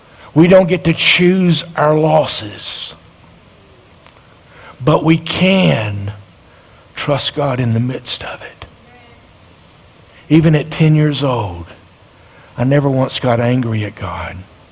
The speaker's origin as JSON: {"language": "English", "town": "Dillon", "region": "South Carolina", "country": "United States", "tie": "born or raised there", "said": "There was another lady in our little town. I was raised in Dillon, South Carolina"}